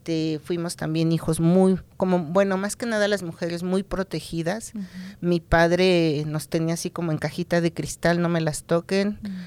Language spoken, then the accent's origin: Spanish; Mexico City, Mexico; Soy originaria de la Ciudad de México. Uh-huh. Ahí nací, estudié, me crié.